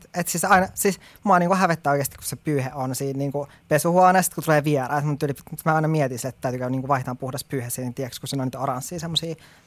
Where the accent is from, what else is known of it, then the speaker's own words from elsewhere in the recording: Lapland, Finland; mä oon Lapista kotoisin